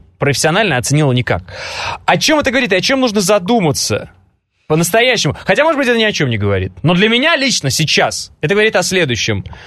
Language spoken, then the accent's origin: Russian; Russia; я могу приехать на Украину и сказать, ребята, привет, я из России.